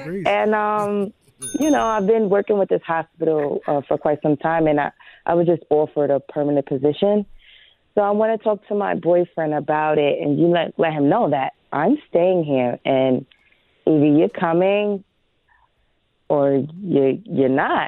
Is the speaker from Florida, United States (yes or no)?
no; Illinois, United States; So I'm originally from Illinois, and I'm a traveling nurse, so I travel pretty much pretty often.